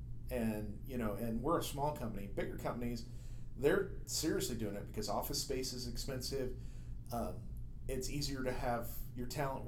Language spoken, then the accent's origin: English; United States; now in Ohio, United States; as a kid, I felt a lot more proud of being an American than I do today.